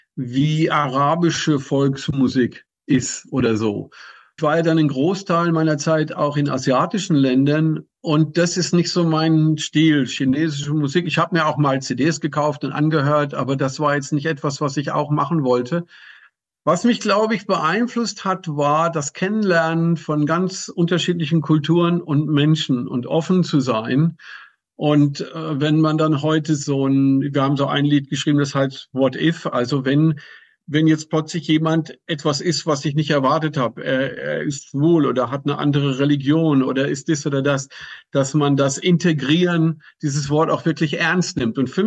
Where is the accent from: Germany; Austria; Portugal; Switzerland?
Germany; Und so kam er in mein Heimatdorf, wo ich herkomme in Deutschland.